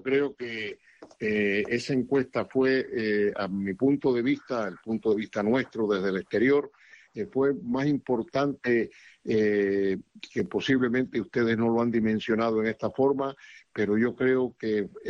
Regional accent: Cuba; estas nuevas generaciones de cubanos en el destierro

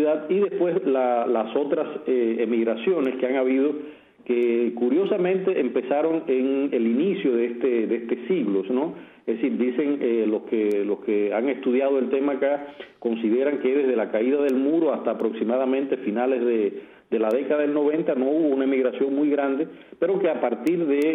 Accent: Holguín, Cuba; also born or lived in Guantánamo; yo nací en Guantánamo, pero en Guantánamo prácticamente, como dice mi padre, prácticamente estuve unas horas, porque de allí me trasladé a Holguín, a un pequeño pueblo de Holguín que Desde el triunfo de la revolución se llama Central Antonio Maceo.

